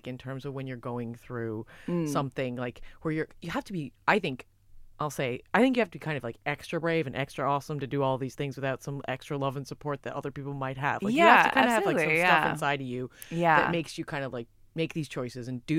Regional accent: United States; because I'm American as well. And in America, I feel like there's like a lot more like super tan

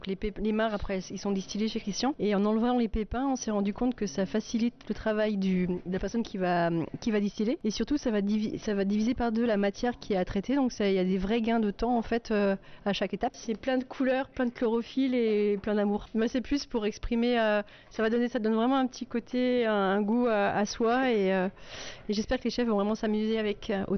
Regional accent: Soultzeren, Grand Est, France; moi, je viens de la vallée de Münster, je viens de Souzarène.

